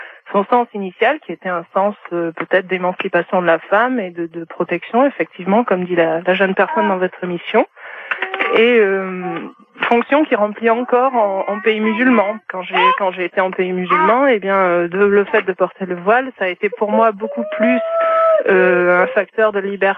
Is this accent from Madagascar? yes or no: no; France; Moi, je suis française, une vraie, là, comme j'ai entendu dire. Et j'ai choisi de devenir musulmane il y a quelques années de ça.